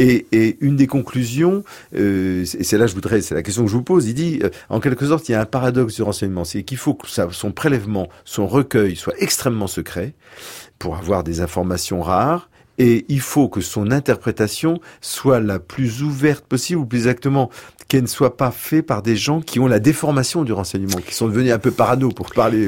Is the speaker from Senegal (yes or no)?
no; France; En France, on n'est pas une culture de renseignement chez nous en France.